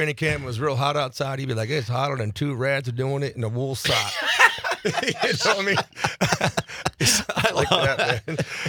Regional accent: Buffalo, New York, United States; And then, you know, I grew up in Buffalo, New York.

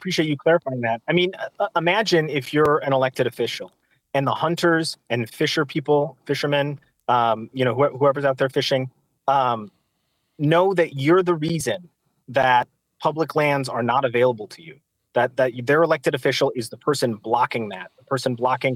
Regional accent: Somers, Wisconsin, United States; So I grew up in Kenosha County. I grew up in the Village of Summers, and I represent my home district now.

